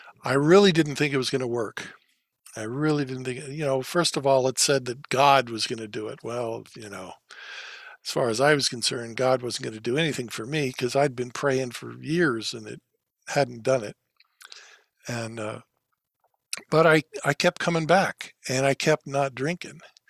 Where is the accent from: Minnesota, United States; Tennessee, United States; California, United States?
California, United States; Thousand Oaks; And I came back out to my hometown, which was in Thousand Oaks, California, and got back into my family business.